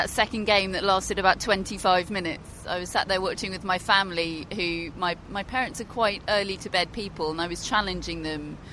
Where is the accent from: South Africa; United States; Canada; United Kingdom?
United Kingdom; I mean, yeah, we are British